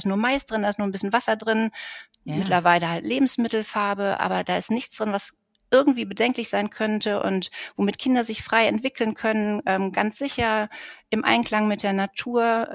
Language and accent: German; Mülheim an der Ruhr, North Rhine-Westphalia, Germany; Ich bin in Mülheim an der Ruhr geboren, also im Ruhrgebiet, bin ein Ruhrgebietskind, bin dort aufgewachsen, zur Schule gegangen, habe mein Abitur dort auch gemacht, bin danach ins schöne Münsterland gegangen, um zu studieren.